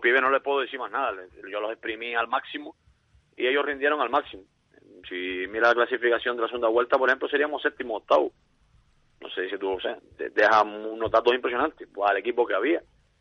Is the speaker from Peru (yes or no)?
no; Canary Islands, Spain; al final soy de aquí, no soy de la isla vecina, ni siendo de la vecina, somos canarios y no somos rusos.